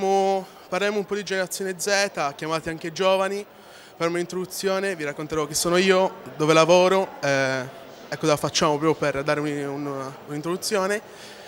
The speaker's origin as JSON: {"language": "Italian", "town": "Cagliari", "region": "Sardinia", "country": "Italy", "tie": "born or raised there", "lives_now": "Milan, Italy", "said": "Io sono nato a Cagliari, sono cresciuto a Cagliari, sono stato a Milano."}